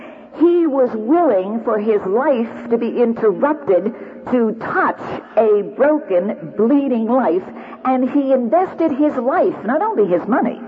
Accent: East Coast, United States; I come from the East Coast. I belong to a church on the East Coast.

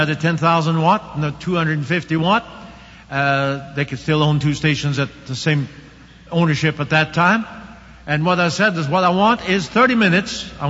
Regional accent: Oklahoma, United States; I came from Oklahoma.

